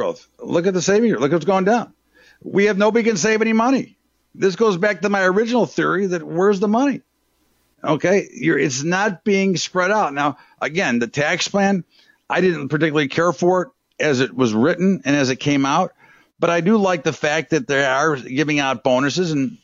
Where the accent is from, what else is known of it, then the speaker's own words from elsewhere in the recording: United States; And again, listen, I'm American.